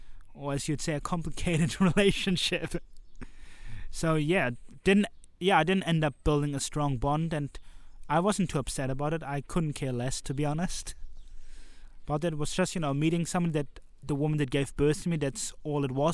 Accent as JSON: {"language": "English", "region": "Transylvania", "country": "Romania", "said": "from my home country, Romania, and maybe even my area, Transylvania."}